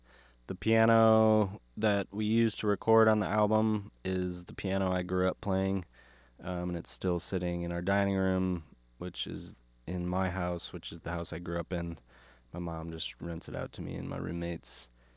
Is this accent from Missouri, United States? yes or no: no; Minneapolis, Minnesota, United States; I'm from South Minneapolis, more specifically the Central Powderhorn neighborhood area. It's known for Powderhorn Park, May Day, lots of taco places.